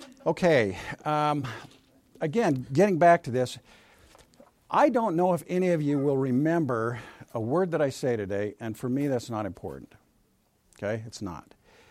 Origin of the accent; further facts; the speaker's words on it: Springville, United States; I grew up in Springville. How many of you know where Springville is? Right over there. Great place to be from. A great place to grow up.